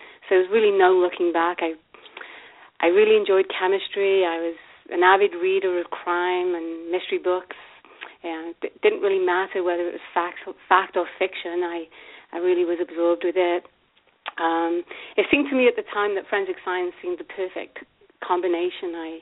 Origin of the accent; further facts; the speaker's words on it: Wales, United Kingdom; I grew up in the United Kingdom. I'm from a small town in Wales where everybody pretty much knows each other